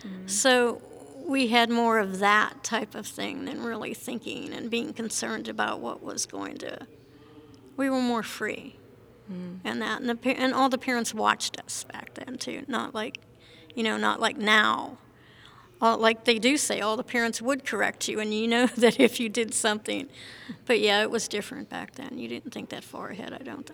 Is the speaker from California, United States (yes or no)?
no; Youngstown, Ohio, United States; I was born in Youngstown, Ohio, in Mahoning County.